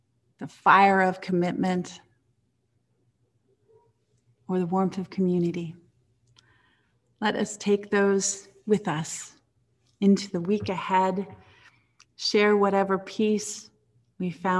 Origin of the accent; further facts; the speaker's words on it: Medford, Oregon, United States; the house where I grew up in Medford, Oregon.